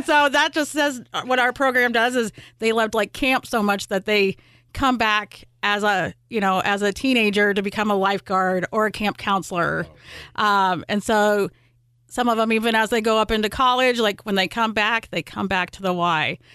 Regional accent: Ponca, Nebraska, United States; So my background is I grew up in the Siouxland area. I actually grew up in Ponca, which is a little town in northeast Nebraska.

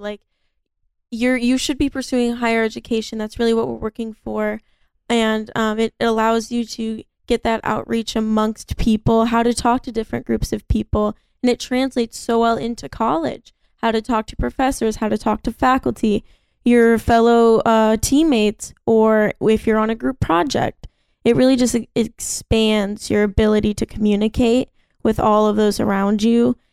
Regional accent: Sioux City, Iowa, United States; I grew up in Greenville, which is right next to Morningside.

